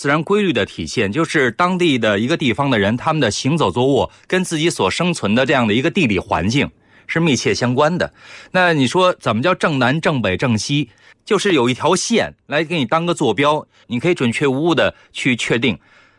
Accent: Beijing, China; 我作为一个北京人，我特别觉得亲切或者感动的是什么？

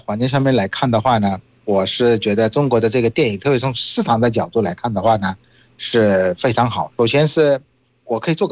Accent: Bangladesh; Chinese is a second language; 就比如说孟加拉国啊，我们老家的电影呢

